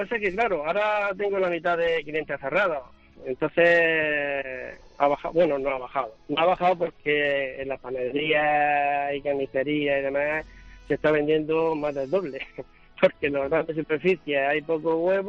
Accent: Region of Murcia, Spain; Pues soy de Murcia, reparto en Murcia Capital, Molina Segura, Fortuna, Alcantarilla, todos los alrededores, bastante.

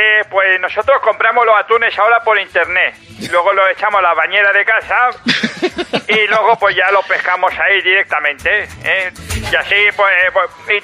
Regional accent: Teruel, Aragon, Spain; yo soy de Teruel, soy domador de delfines.

